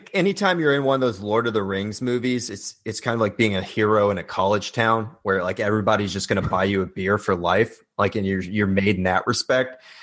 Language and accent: English; Indiana, United States; I'm from Indiana, and you go to a Purdue game, Purdue versus Notre Dame